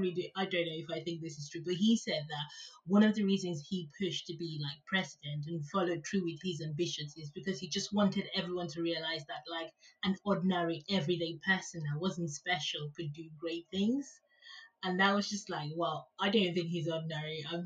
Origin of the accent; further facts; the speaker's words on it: Nigeria; moved away; growing up in Nigeria, I knew I was always amongst black people.